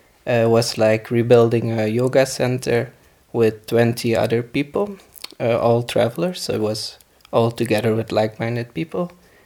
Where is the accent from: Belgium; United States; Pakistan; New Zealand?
Belgium; English is a second language; now in Spain; I'm from Belgium, and I'm now an Erasmus student in Spain for this year.